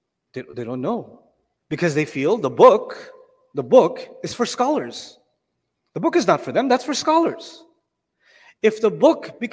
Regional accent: Pakistan; Like, I come from Pakistan. My origin is Pakistan.

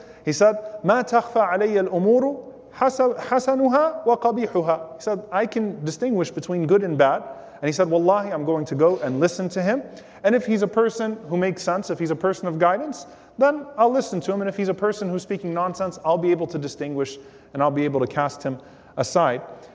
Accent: New Orleans, Louisiana, United States; I'm from New Orleans.

